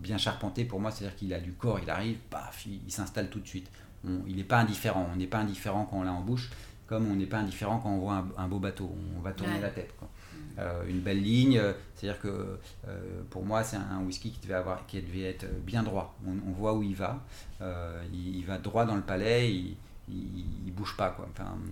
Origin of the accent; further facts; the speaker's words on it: Paris, Île-de-France, France; moi, mon nom est alsacien, j'ai grandi à Paris, mais voilà, du côté de ma mère, on vient de Brest. Même après Brest, il y a un truc. On vient de la Pointe-Saint-Mathieu. voilà, et du côté de mon père, en fait, mes grands-parents étaient dans le Berry.